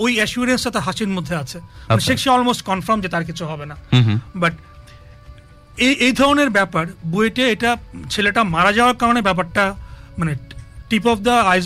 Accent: Chittagong, Chittagong Division, Bangladesh; also born or lived in Sylhet; আমি চিটাগাংয়ে বড় হয়েছি, আমাদেরকে মানে আমরা যারা চিটাগাংয়ের বাইরে থেকে এসে চিটাগাংয়ে বড় হয়েছি তাদেরকে বলা হতো বইঙ্গা

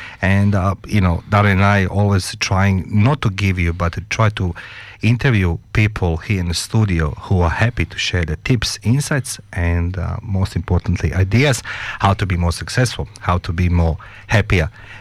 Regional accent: Croatia; I come from Croatia where the winters was 25 degrees below

